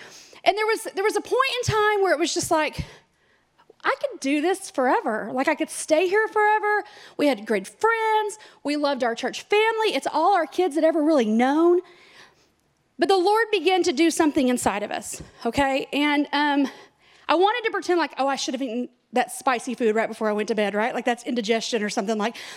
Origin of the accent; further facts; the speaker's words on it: Amarillo, Texas, United States; But no, I'm a Texas girl. I was born in Amarillo, graduated in Lubbock, got married in Fort Worth, been in Texas. Like, I'm a Texas girl.